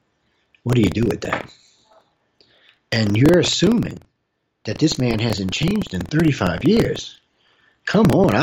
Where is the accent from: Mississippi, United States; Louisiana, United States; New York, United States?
Louisiana, United States; New Orleans; I grew up in New Orleans, okay?